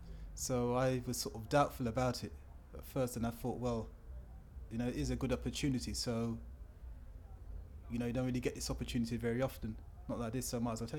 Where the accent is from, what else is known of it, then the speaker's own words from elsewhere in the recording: London, United Kingdom; also born or lived in Dortmund, Germany; I'm from London, so I currently reside in Dulwich. Originally from Kensal Rise.